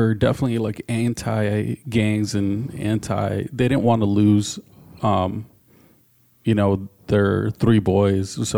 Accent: Oxnard, California, United States; born there; I was born in Oxnard, California. Most of my family's there.

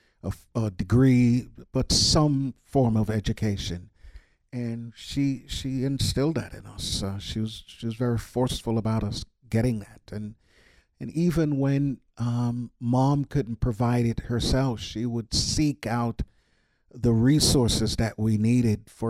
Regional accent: Brooklyn, New York, United States; also born or lived in Jamaica; So, I was born in Jamaica, island of Jamaica. Grew up in Brooklyn, New York. Came to this country with my mom, who at the time only had an eighth grade education.

